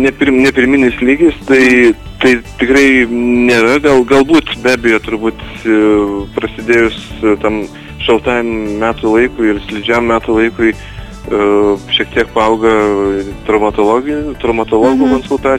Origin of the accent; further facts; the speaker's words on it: Šiauliai, Šiauliai County, Lithuania; didžiuotis, kad mes esame lietuviai, šiauliečiai